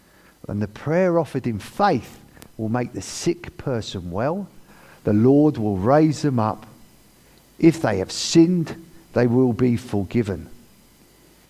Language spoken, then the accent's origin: English; England, United Kingdom; I was born and raised from a humble non-Christian family. I grew up living in the British equivalent of housing commission in a rough and hard town just north of London.